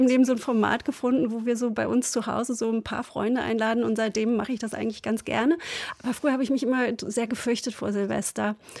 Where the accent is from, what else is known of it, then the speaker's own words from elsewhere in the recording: Berlin, Germany; Und ich komme ja auch aus Berlin und da hat man immer ja eher so ein bisschen bürgerkriegsähnliche Zustände.